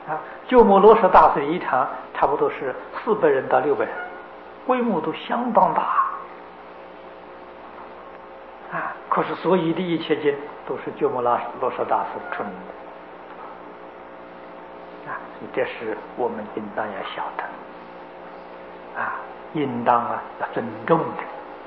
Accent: China; 从前呢是我们中国人呐，啊。看看我们中国历史在这个地球上称霸多少年了

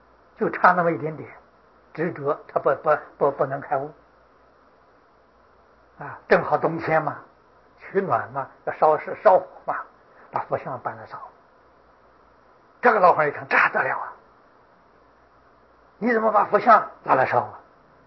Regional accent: China; 现在我们中国人尤其3000年之后的中国人跟那个时候情况完全不一样

